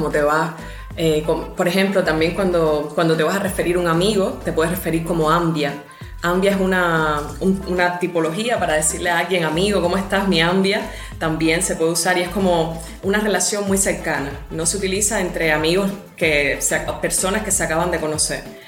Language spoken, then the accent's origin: Spanish; Havana, Cuba; now in Italy; Soy de La Habana, del municipio Vedado de Plaza. Me gradué de dirección de fotografía en la isla, estudié fotografía. Ahora estoy viviendo en Italia